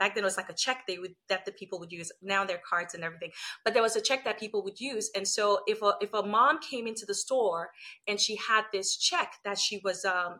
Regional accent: Liberia; when I was a kid and I grew up in Liberia, West Africa

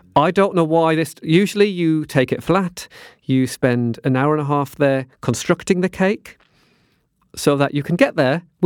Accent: Durham, North East England, United Kingdom; also born or lived in Yorkshire; Because I'm a Yorkshire lad who grew up in Durham.

